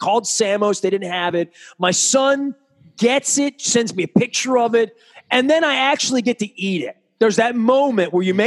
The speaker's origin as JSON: {"language": "English", "town": "Dundalk", "region": "Maryland", "country": "United States", "tie": "born or raised there", "said": "we talked about growing up in Dundalk and my parents and, you know, how special my parents were."}